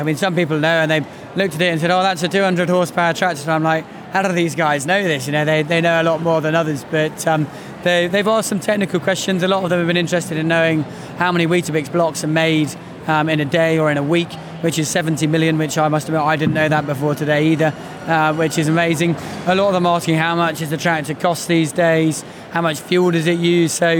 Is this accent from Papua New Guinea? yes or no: no; East Midlands, United Kingdom; I'm a farmer from Northamptonshire.